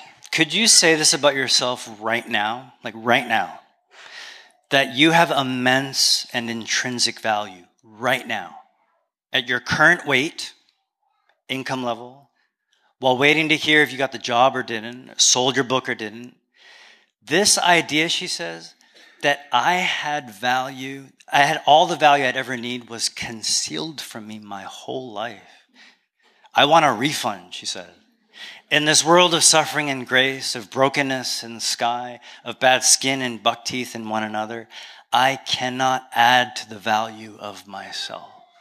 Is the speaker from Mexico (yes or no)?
no; Canada; accent: Canadian; excuse my Canadian accent.